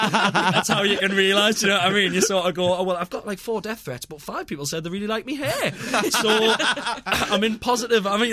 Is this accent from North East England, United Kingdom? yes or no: yes; South Shields, North East England, United Kingdom; it's a town just next to where I'm from, in the northeast, called I'm from South Shields